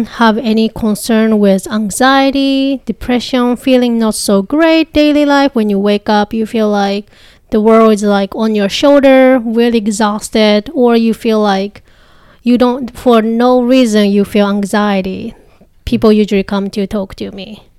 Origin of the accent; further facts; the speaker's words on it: Japan; English is a second language; now in United States; I'm originally from Japan, and one of the reasons why I came to America was because I wanted to serve people who were international backgrounds